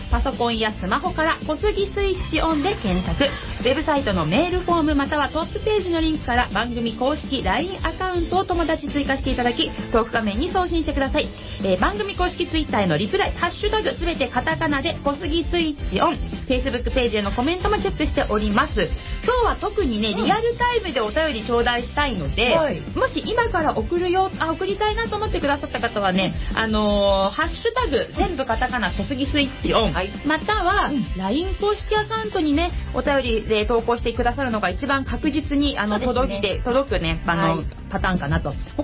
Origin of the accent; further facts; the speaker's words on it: Kawasaki, Kanagawa, Japan; 本日の番組メインパーソナリティは川崎生まれ川崎育ち